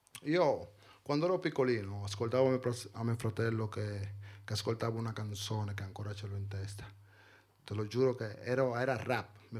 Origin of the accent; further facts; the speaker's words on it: Santo Domingo, Dominican Republic; Io sono originario di Santo Domingo.